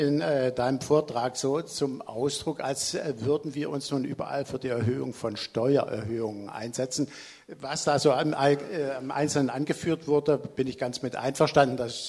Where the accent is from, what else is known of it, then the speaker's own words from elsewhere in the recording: Baden-Württemberg, Germany; Ich komme aus Baden-Württemberg.